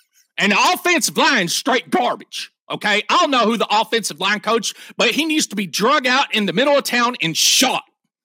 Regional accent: Arkansas, United States; I always tell people I'm from Arkansas, and they're like, "Oh, that makes sense."

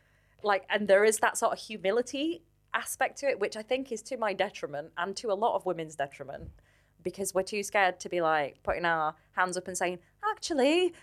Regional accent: Bradford, Yorkshire and the Humber, United Kingdom; now in Leeds, United Kingdom; Yeah, so I'm from Bradford. I live in Leeds, but I'm from Bradford and I'm so proud of it.

